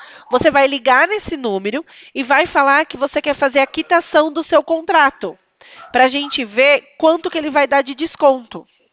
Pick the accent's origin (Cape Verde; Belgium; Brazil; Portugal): Brazil; São Paulo; Eu sou aqui do estado de São Paulo